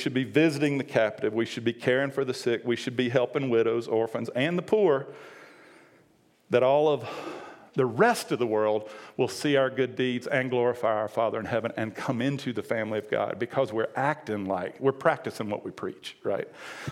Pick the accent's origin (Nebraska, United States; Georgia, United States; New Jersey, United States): Georgia, United States; And I grew up in Georgia.